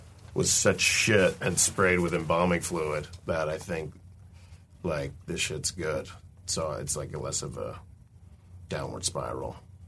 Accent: Florida, United States; now in San Francisco, United States; I grew up in Florida, and like the weed kids would like spray with like embalming fluid and like bug spray and shit.

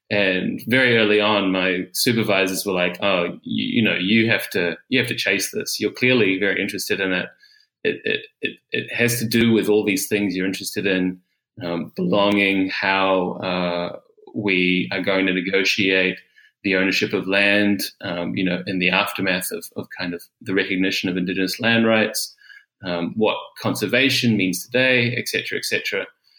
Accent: New Zealand; I'm from Aotearoa, New Zealand

